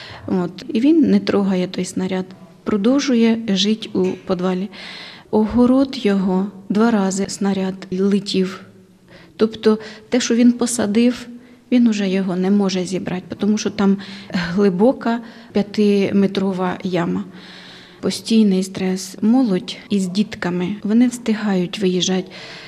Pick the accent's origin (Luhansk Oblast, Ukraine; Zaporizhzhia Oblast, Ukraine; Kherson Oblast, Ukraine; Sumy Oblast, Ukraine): Kherson Oblast, Ukraine; Novovorontsovka; Із Нововоронцовки. Це Херсонська область, вона межує із Дніпропетровською, і біля неї Нікополь розташований.